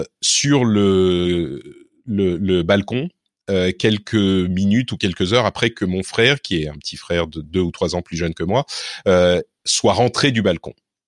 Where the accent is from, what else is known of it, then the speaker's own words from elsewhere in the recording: Paris, Île-de-France, France; also born or lived in Lebanon; je suis né au Liban et mes parents ont quitté le pays au moment de la guerre, au début de la guerre du Liban, donc dans les années 70. Et on est arrivé à Paris, en France, un petit peu déboussolé